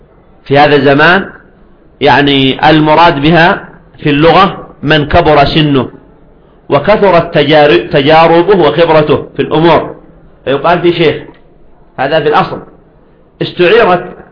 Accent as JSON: {"language": "Arabic", "country": "Yemen", "said": "متماسكة عندنا في اليمن"}